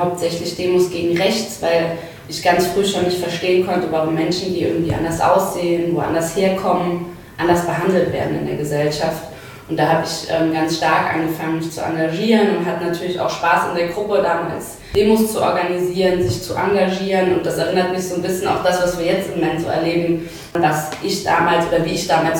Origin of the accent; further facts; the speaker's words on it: Saarbrücken, Saarland, Germany; Und ich bin aus Saarbrücken. Saarbrücken ist eine sehr stark sozialdemokratisch geprägte Stadt.